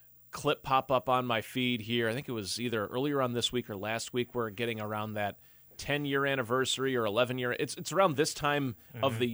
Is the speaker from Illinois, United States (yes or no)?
yes; Illinois, United States; But the only reason I remember that is because I'm from Chicagoland